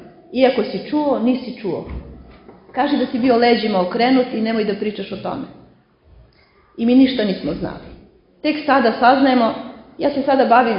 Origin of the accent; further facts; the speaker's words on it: Velika Hoča, Prizren District, Kosovo; Kažem, ja sam odrasla u Velikoj Hoči i neke stvari sam saznala tek posle.